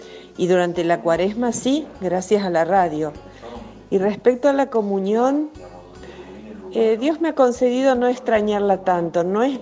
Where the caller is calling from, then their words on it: Tanti, Córdoba, Argentina; de Tanti.